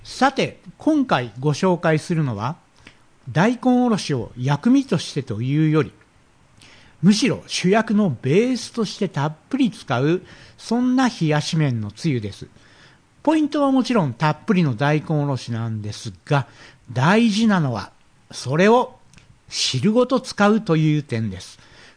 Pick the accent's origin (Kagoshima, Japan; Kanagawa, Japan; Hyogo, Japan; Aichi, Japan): Kagoshima, Japan; moved away; 僕の出身地である鹿児島では完全にわさびが主流です。